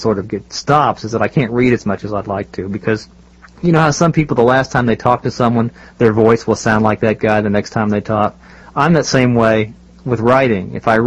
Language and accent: English; Columbus, Ohio, United States; I was back in my hometown of Columbus, Ohio, and I was stopping in a hotel lobby.